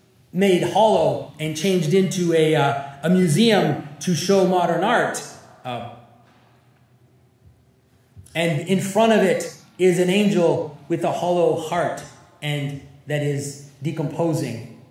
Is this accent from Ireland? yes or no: no; Montreal, Quebec, Canada; I'm from Montreal.